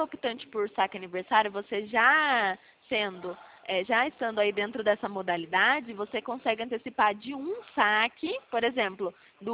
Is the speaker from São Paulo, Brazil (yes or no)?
yes; Limeira, São Paulo, Brazil; Sou de Limeira